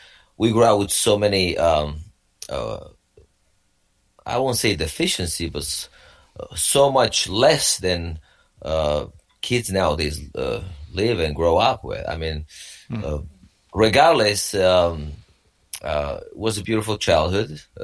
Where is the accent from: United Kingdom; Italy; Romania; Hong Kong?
Romania; Well, I grew up in Romania. Back then it was a communist Romania.